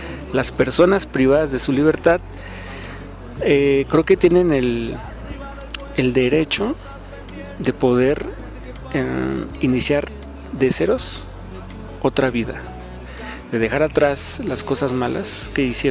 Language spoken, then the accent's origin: Spanish; Mexico; Hay una urgencia, al menos en mi país, pero creo que esto le compete a toda América Latina, y es pues ayudar a las comunidades marginadas, y en este caso pues es la cárcel de México.